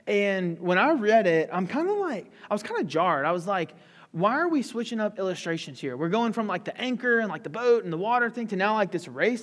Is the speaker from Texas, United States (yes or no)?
no; Louisiana, United States; I'm from Louisiana. I did my undergraduate at Louisiana Tech.